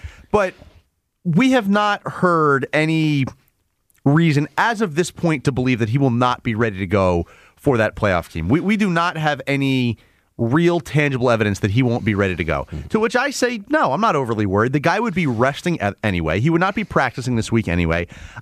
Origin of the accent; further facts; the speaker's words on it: Lower Merion, Pennsylvania, United States; Grew up in Lower Merion.